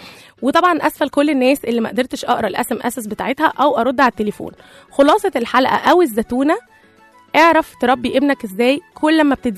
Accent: Egypt; طبعا احنا شعب مصري بيحب دايما يتريق على كل حاجه

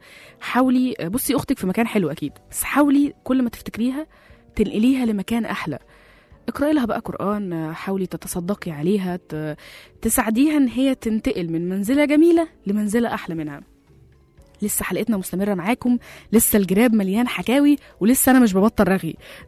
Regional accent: Egypt; عندنا في مصر بيقولوا لفظ حلو جدا، بيقولوا إيه؟ الضنا غالي.

